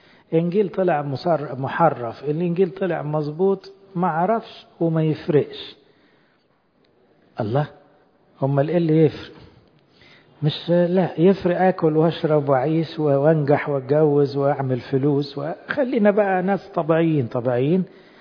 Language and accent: Arabic; Egypt; يمكن طول عمرنا احنا كشعب مصري يعني من أول الفراعنة نميل لوجود الله